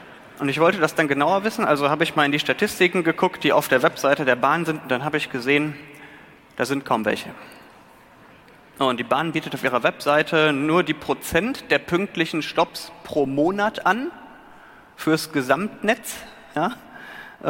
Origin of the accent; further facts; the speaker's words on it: Rhineland, Germany; Ich bin Rheinländer, ne?